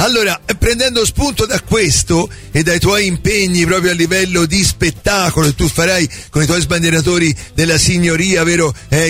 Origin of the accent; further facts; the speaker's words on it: Coreglia, Tuscany, Italy; Al mio paese, Coreglia, quando c'è la serata medioevale